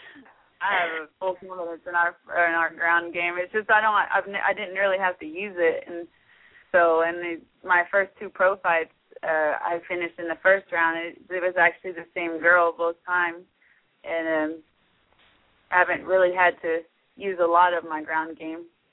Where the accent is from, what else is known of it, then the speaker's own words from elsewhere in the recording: Tahlequah, Oklahoma, United States; I'm actually from Tahlequah, Oklahoma. It's the heart of Cherokee Nation, right in the middle of.